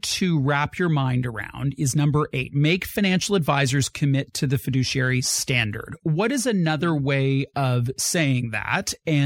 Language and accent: English; Canada; as a Canadian